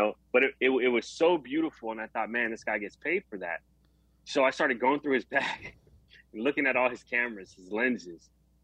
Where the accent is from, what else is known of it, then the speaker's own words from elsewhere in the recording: Daly City, California, United States; But I grew up in Daly City, always had good food in the house.